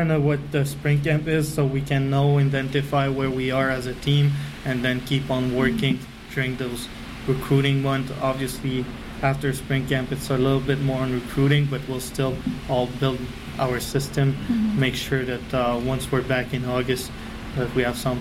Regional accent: Quebec City, Quebec, Canada; first language French; English is a second language; I'm from Quebec City, so English is my second language.

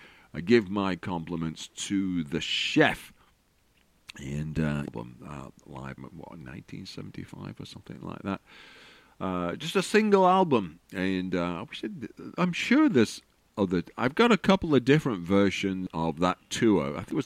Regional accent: North West England, United Kingdom; I have done a version that's about growing up in Lancashire.

